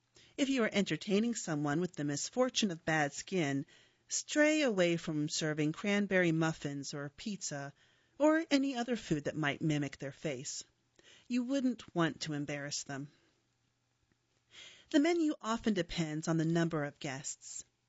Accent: Raleigh, North Carolina, United States; Growing up in Raleigh, my favorite part of the local Sunday paper was a section called the Mini Page, which was devoted to children.

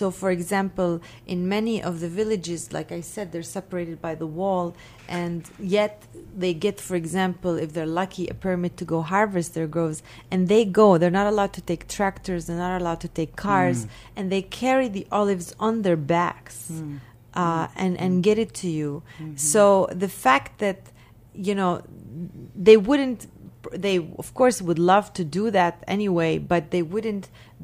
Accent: Beit Jala, Bethlehem Governorate, Palestine; we are from Beit Jala. I grew up in a very agricultural environment. I mean, we're not entirely a village, but we are kind of like a village.

